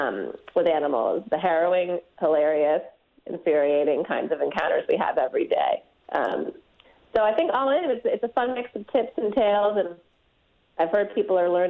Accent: San Francisco, California, United States; I'm from San Francisco. We don't have moose here.

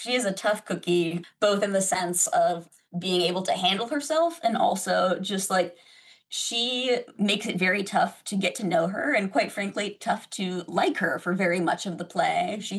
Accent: Sun Prairie, Wisconsin, United States; So I grew up in Sun Prairie, and then I went to school in Stevens Point, and I would drive that same highway.

